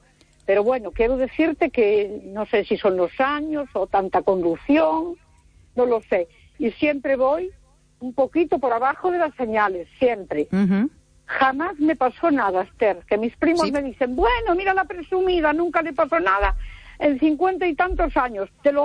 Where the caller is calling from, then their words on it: A Coruña, Galicia, Spain; de Coruña